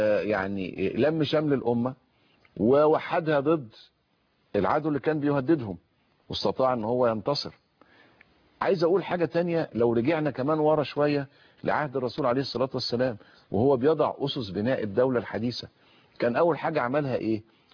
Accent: Egypt; لان احنا عندنا كمصريين عيب كبير قوي.

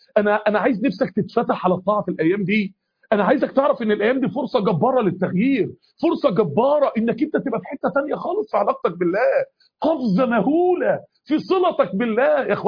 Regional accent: Egypt; اتصورت بعده مع الموظفين بتوع كنتاكي عندنا في مصر هنا

